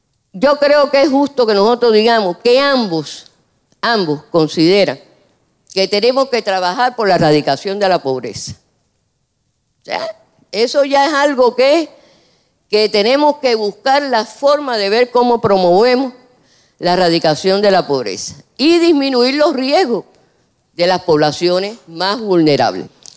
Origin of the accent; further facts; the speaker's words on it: Cuba; Yo soy cubana, no voy a hablar de eso.